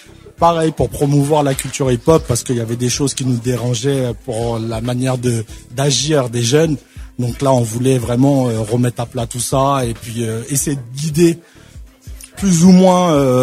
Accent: Île-de-France, France; Moi du 77.

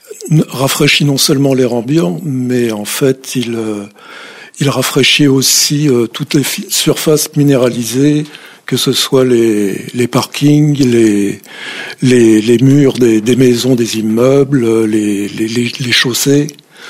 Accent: Deuil-la-Barre, Île-de-France, France; born there; Je suis né à Deuil.

